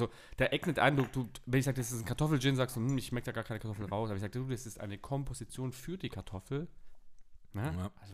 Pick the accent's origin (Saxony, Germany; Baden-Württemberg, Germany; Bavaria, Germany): Baden-Württemberg, Germany; Markgröningen; Ich komme aus Markgröningen bei Stuttgart und cool.